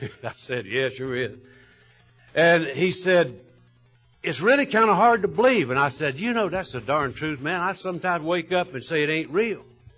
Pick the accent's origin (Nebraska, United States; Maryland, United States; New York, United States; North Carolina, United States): North Carolina, United States; that hurts me because I'm from North Carolina, and tobacco's what keeps us alive, folks.